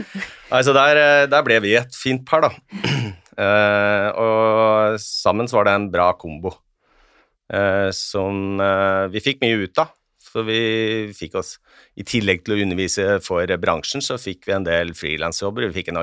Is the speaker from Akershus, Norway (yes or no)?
no; Innlandet, Norway; Jeg er fra Hedmarken, ikke sant?